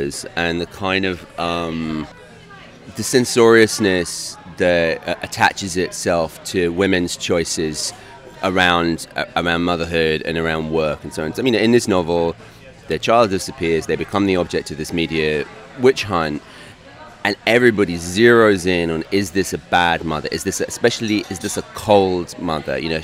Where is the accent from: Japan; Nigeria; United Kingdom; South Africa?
United Kingdom; England; accent: English; now in New York, United States; Since I'm now get identified as a New Yorker by other Americans in other parts, the English accent kind of gets bracketed into some sort of New Yorker thing.